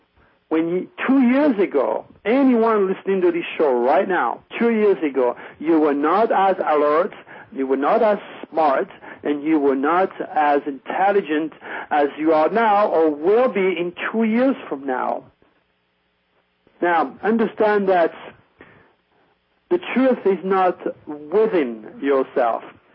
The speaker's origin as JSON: {"language": "English", "country": "France", "tie": "born or raised there", "said": "I am referring to a lunatic from my hometown, from France, from my home country."}